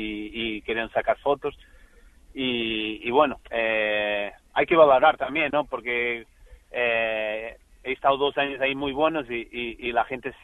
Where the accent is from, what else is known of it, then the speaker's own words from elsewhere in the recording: Porto, Norte, Portugal; Spanish is a second language; Soy de Oporto, ¿no? Vivo cerca de Oporto y quería estar más cerca de casa ya.